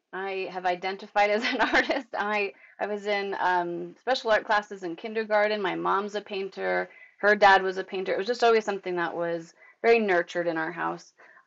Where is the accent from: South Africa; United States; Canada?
United States; New Jersey; I was born and raised in New Jersey, so if you're an artist, your brain's just kind of like New York, right?